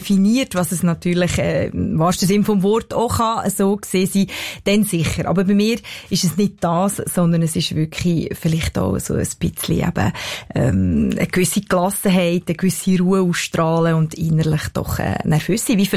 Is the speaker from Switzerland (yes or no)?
yes; Switzerland; first language Spanish; German is a second language; Schweizerdeutsch ist gleich wie meine Muttersprache. Ich bin aufgewachsen, habe sofort Schweizerdeutsch gelernt. Es ist viel die reichere Sprache für mich, auch das grössere Vokabular. Es ist meine Herzenssprache, gleichwohl, obwohl Spanisch meine Ursprungssprache ist.